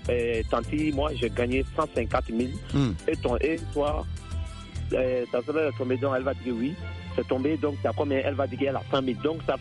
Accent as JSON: {"language": "French", "country": "Mali", "said": "chez nous en Afrique, précisément chez nous au Mali ici"}